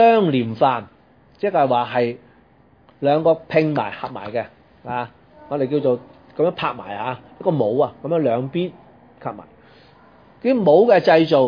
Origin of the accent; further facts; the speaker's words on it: China; 遲我們千幾年、啊、我們中國人呢很早就已經有這個、啊、生產鐵的技術了